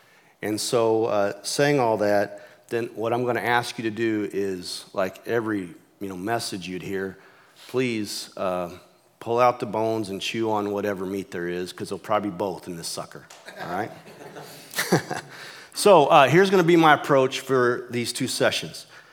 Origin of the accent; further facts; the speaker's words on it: Missouri, United States; I was raised in Iron and Reynolds County, Missouri